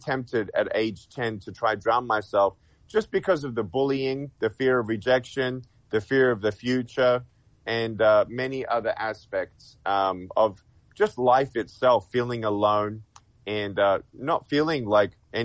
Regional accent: Australia; moved away as an adult; now in United States; Originally from Australia, but moved to America roughly 22 years ago, and being a proud and humble citizen, if you will, of the United States of America

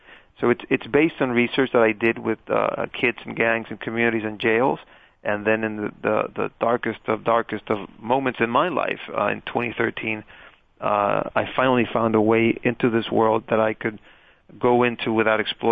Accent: El Salvador; I was a child growing up in El Salvador, my native country, as you described. And I grew up amidst the Civil War that spanned over 12 years.

